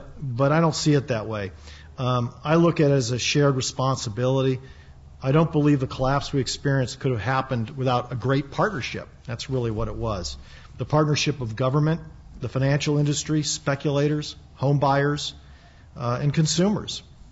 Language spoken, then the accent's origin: English; California, United States; Kind of reminds me of growing up in Silicon Valley, the dot-com bust.